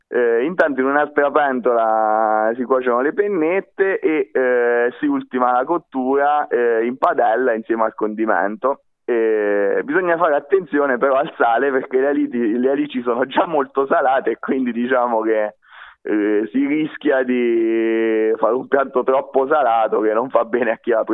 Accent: Frisa, Abruzzo, Italy; si tratta della cucina tradizionale di questo paese, del mio paese, di Frisa

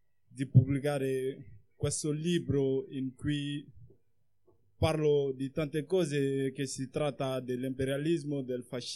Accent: Mali; Italian is a second language; now in Italy; da dicembre 2014 sono in Italia e vengo dal Mali

